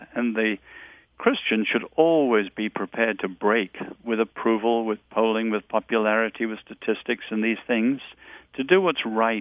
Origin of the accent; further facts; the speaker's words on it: England, United Kingdom; now in United States; as an Englishman coming to live in this country, we have in England, for all our problems, tremendous preachers like John Stott